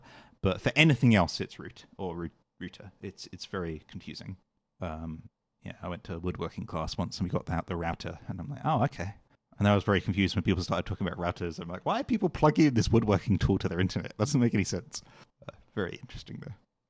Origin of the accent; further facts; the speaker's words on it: United Kingdom; now in United States; I live in America, but I'm British.